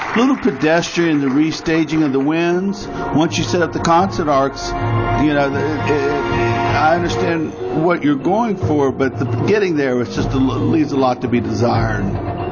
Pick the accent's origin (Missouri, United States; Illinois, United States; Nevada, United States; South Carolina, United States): South Carolina, United States; Greenville; I'm from Greenville, South Carolina